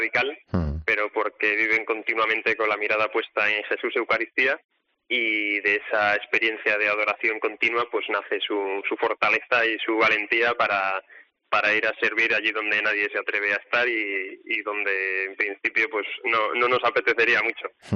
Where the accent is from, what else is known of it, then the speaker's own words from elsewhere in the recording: Burgos, Castile and León, Spain; now in Madrid, Spain; la voy a celebrar en mi tierra natal, en Burgos